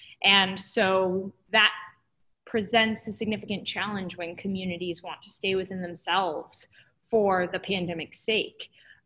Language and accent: English; Quincy, Massachusetts, United States; So I was born and raised in Quincy. I grew up right off of Wollaston Beach, and I went through the Quincy public school systems.